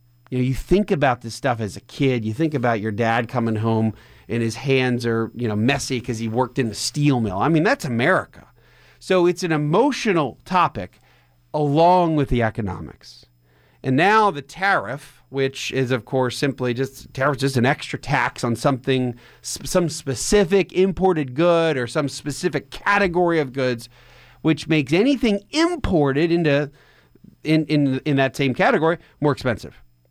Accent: Coatesville, Pennsylvania, United States; in my experience growing up in Coatesville, Pennsylvania, you're really going to see that all over or anywhere there's the steel industry in the United States.

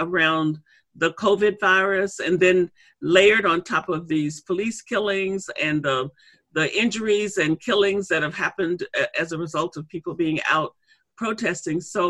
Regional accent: Arkansas, United States; during my 18 years of growing up in Arkansas that there was some constraints for me as a young Black person in terms of what I could dream and what was expected of me

